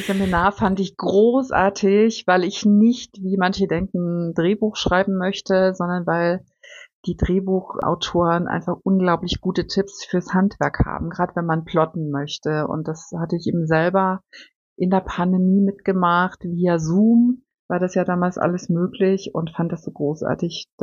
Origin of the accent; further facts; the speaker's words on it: Dresden, Saxony, Germany; im Osten, wo ich aufgewachsen bin, in der Nähe von Dresden, sagt man Romy. Und in meiner neuen Heimat, hier im Norden Deutschlands